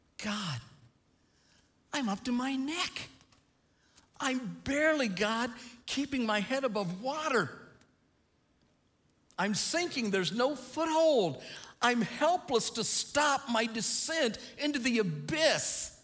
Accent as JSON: {"language": "English", "town": "Princeton", "region": "Illinois", "country": "United States", "tie": "born or raised there", "said": "Now, I grew up in the First Christian Church of Princeton, Illinois."}